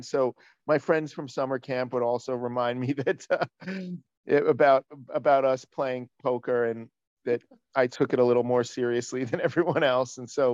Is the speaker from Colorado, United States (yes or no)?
no; New York City, New York, United States; I grew up first in Manhattan with my mom and my grandparents.